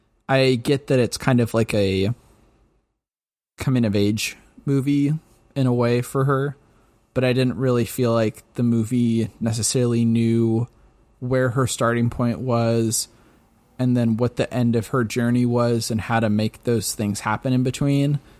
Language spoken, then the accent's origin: English; Pacific Northwest, United States; I'm from the Northwest and she's from the South